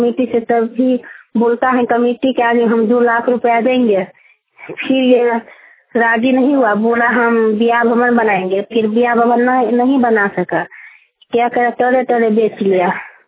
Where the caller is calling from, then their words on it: Rajnagar, India; हम … में बोल रहे हूँ, राजनगर प्रखंड से।